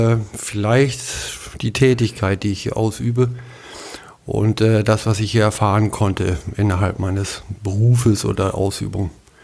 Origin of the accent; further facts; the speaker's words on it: Meppen, Lower Saxony, Germany; born there; now in Geestland, Germany; Nee, ich bin im Emsland geboren, in Meppen.